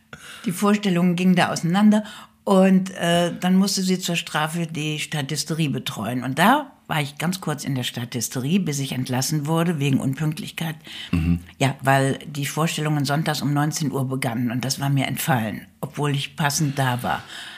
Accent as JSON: {"language": "German", "region": "Rhineland", "country": "Germany", "tie": "born there", "said": "ich bin an einem Karnevalssonntag im Rheinland geboren worden."}